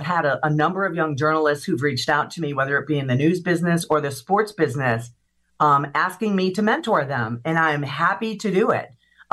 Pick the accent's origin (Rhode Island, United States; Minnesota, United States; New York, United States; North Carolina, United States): New York, United States; I grew up in Western New York. That's my jam.